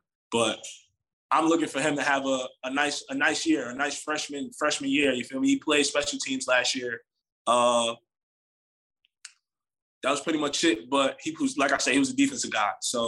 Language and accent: English; New York, United States; I'm from New York. Yeah. So it's like, yeah. We got everything out there.